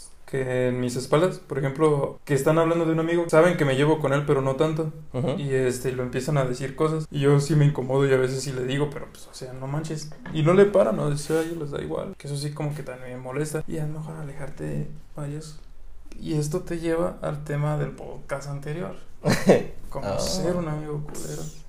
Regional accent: Mexico; Qué bueno que no nos tocó vivir en ese tiempo. Qué bueno que somos mexicanos, pero qué malo.

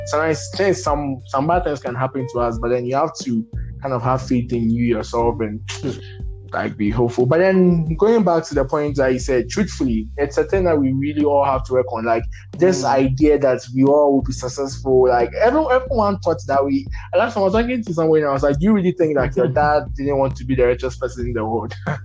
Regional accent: Ghana; because I'll say as a Ghanaian, you have three or two key transitions, DC, WASI, and then university.

